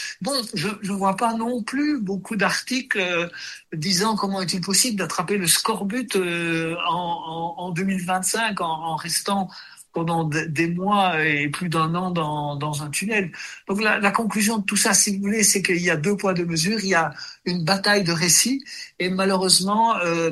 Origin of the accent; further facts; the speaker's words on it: Belgium; moi, en tant que Belge, je ne souhaite pas qu'ils viennent en Belgique et en Europe.